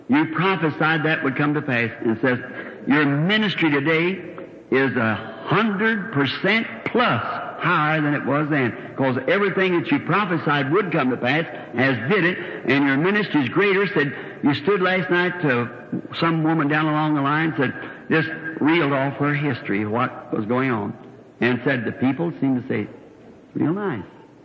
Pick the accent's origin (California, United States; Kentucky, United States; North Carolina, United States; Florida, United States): Kentucky, United States; Louisville; Billy Graham said in Louisville, when it's my hometown